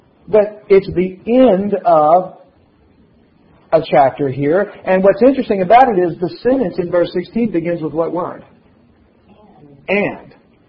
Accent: Louisiana, United States; Unless I just don't understand English, and that's very possible since I'm from Louisiana.

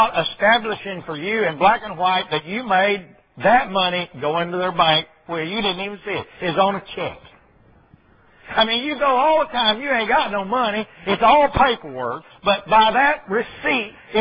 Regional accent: Arkansas, United States; I'm in English, and I'm not real good at that. Come from Arkansas.

